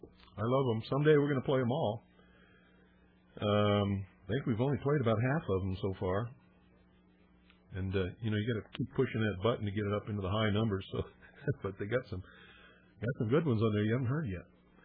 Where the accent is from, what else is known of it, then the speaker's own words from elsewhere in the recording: United States; I am a law-abiding citizen. I'm an American.